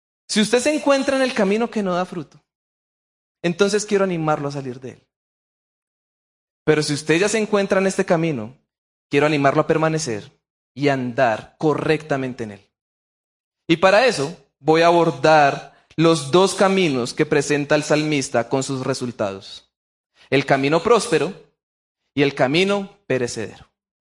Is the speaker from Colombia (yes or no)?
yes; Colombia; Y eso es lo que tomamos como colombianos.